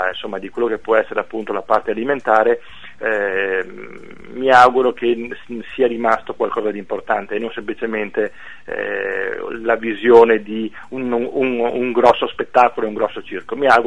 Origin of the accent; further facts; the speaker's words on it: Veneto, Italy; la nostra capacità come veneti, come europei, insomma, di riuscire a mantenere le nostre caratteristiche